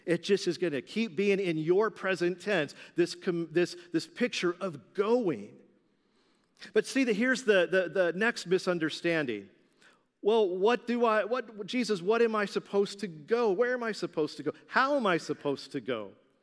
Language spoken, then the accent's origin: English; Arkansas, United States; because I was raised in Arkansas